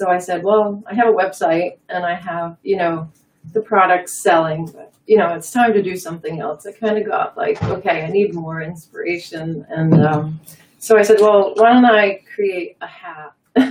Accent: Gloucester, Massachusetts, United States; I'm born and raised in Gloucester and in a big fishing family.

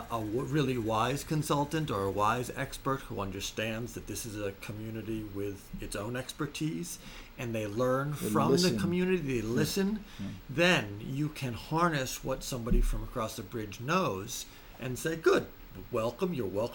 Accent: Belmont, Massachusetts, United States; I grew up in Belmont, Massachusetts.

